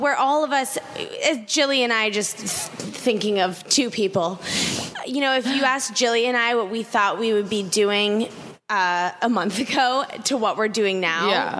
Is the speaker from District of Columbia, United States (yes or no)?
yes; Washington, District of Columbia, United States; I grew up in Washington, D.C.